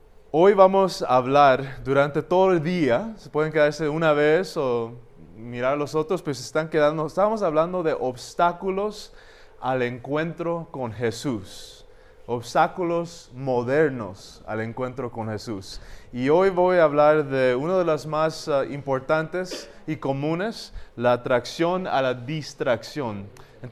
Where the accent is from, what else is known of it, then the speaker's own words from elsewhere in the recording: California, United States; also born or lived in Antigua, Guatemala; yo nací en California, me crecí ahí, pero viví en Antigua 2 o 3 años. Mi papá estuvo en un restaurante vegetariano aquí, mi papá también plantó una iglesia en San Lucas y ahí vivimos. Después me moví de regreso a California, estudié ahí